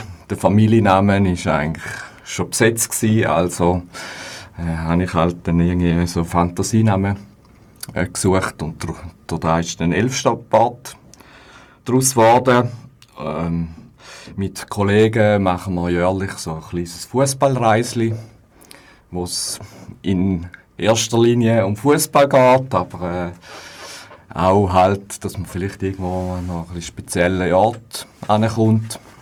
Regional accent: St. Gallen, Switzerland; now in Bern, Switzerland; bin in St. Gallen, wo in Bern gestrandet ist.

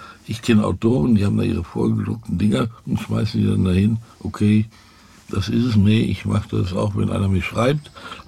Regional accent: Dortmund, North Rhine-Westphalia, Germany; ich komme aus dem Ruhrgebiet, ein richtiger Ruhrpottler aus Dortmund, BVB

